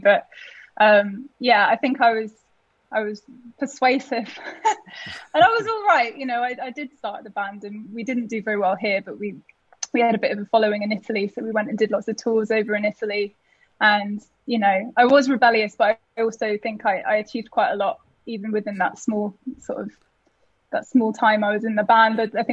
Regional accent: Trowbridge, South West England, United Kingdom; born there; I was born in Trowbridge, sunny Trowbridge.

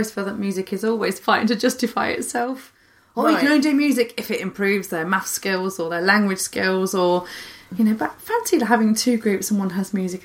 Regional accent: Leicester, East Midlands, United Kingdom; I'm from Leicester.

